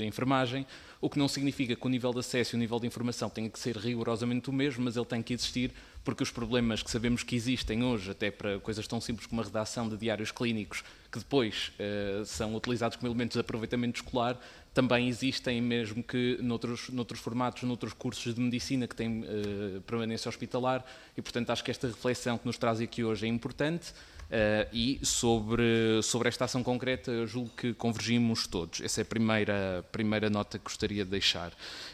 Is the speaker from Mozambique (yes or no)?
no; Porto, Portugal; eu sou do Porto